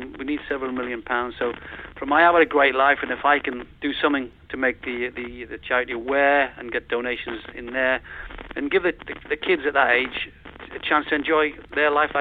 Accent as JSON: {"language": "English", "town": "Newcastle", "region": "North East England", "country": "United Kingdom", "said": "No, I'm from Newcastle."}